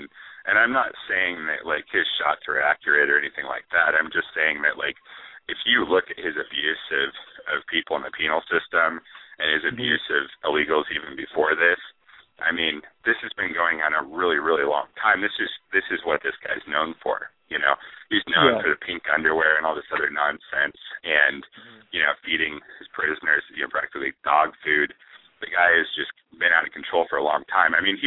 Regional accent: Denver, Colorado, United States; Yeah, I am from Denver, and thanks for taking my call.

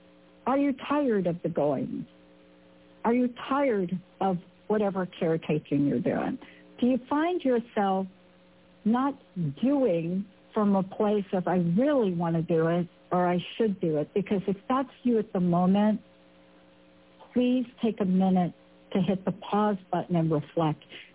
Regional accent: New York, United States; if you're me and I'm from New York, you got to kick that thing to the, you got to just kick that to the curb.

